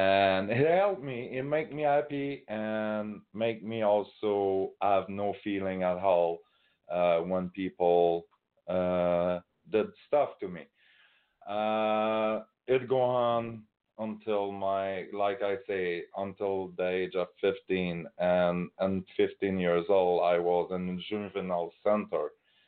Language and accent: English; Quebec, Canada; I was born in 1981. I'm from Quebec, just in case people didn't realize it.